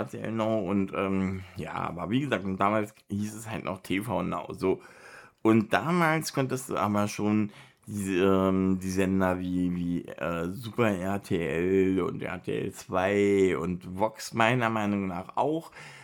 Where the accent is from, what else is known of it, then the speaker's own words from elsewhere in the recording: Berlin, Germany; now in Bestensee, Germany; nachdem ich dann 2 Jahre in Berlin gewohnt hatte, ich bin ja Berliner, aber also bin dann nach Bestensee, also nach Brandenburg gezogen.